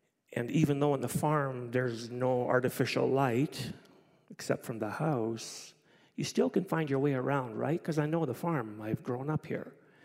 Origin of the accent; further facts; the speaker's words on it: Rosthern, Saskatchewan, Canada; As a kid, I grew up in Rostern, Saskatchewan. And out of Rostern, 5 miles east, would be our farm.